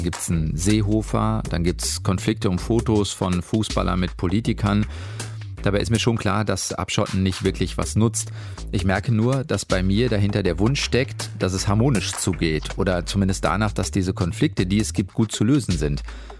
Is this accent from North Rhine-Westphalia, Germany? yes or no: yes; Recklinghausen, North Rhine-Westphalia, Germany; wir kommen beide aus Recklinghausen, sowohl du als auch ich.